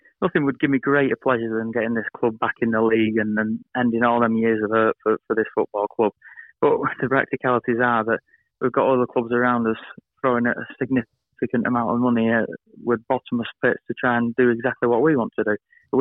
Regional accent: Oldham, North West England, United Kingdom; I'm coming from Oldham, it's all I've ever known

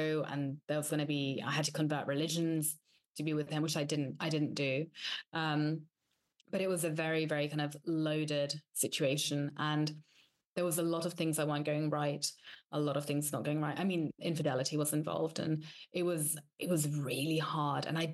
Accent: England, United Kingdom; moved away as an adult; also born or lived in Italy / London / Dubai; now in Spain; So I grew up in England, and when I was 19, I lived in Italy. So I went to Venice and I came back. Then I lived in London for a bit.

